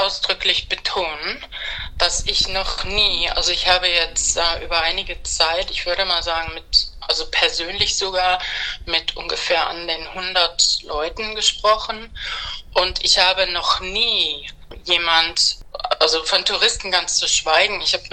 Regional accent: Düsseldorf, North Rhine-Westphalia, Germany; now in Newcastle, Australia; Ich komme aus dem Ruhrpott, aus Düsseldorf. Und ich bin hier seit Moment 1996.

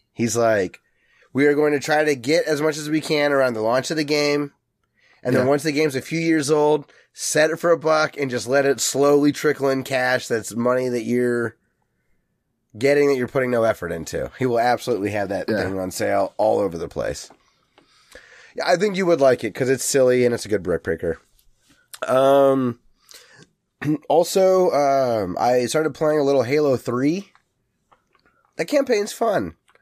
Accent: United States; I'm so American that whatever

